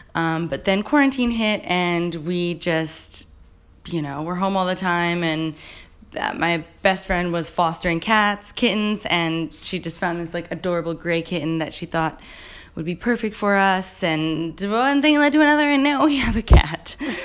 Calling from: Brooklyn, New York, United States; also born or lived in Australia; I'm calling from Brooklyn, New York.

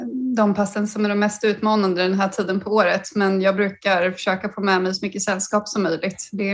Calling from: Gävle, Gävleborg County, Sweden; Jag är hemma i Gävle.

